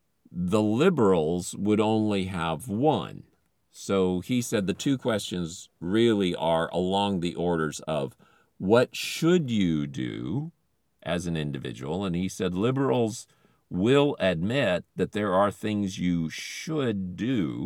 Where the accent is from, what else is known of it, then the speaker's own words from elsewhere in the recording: Philippines; I mean, me personally, I grew up in the Philippines